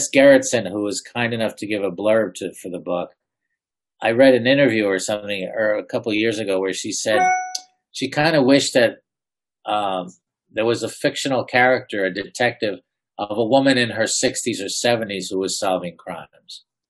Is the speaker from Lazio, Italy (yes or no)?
no; Campania, Italy; accent: Ischia dialect; first language Ischia dialect; English is a second language; I spoke English is my second language. My mother, who is from Ischia, the real Nona's daughter, never spoke English when she lived here for 35 years. As ridiculous as that sounds. But so I only spoke the Ischia dialect growing until I went to school at 6.